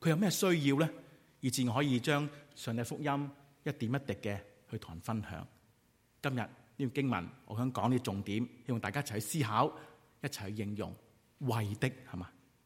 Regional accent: Hong Kong; now in Vancouver, Canada; 今天你和我都来自香港，是吧？

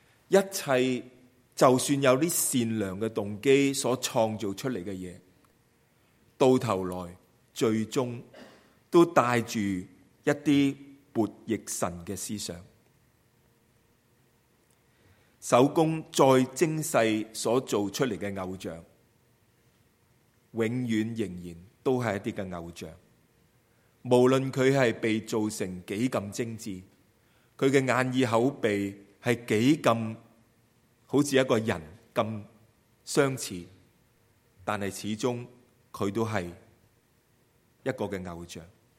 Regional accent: China; 我们中国人所熟悉的

